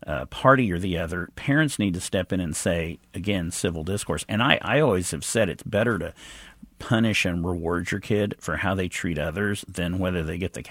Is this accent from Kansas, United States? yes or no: yes; Kansas, United States; and I grew up in Western Kansas, no redder place than